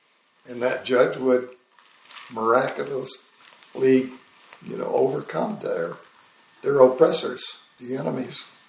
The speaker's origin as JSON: {"language": "English", "town": "Salem", "country": "United States", "tie": "born or raised there", "said": "I was raised in the Conservative Baptist Church in Salem, and I believed everything I heard there"}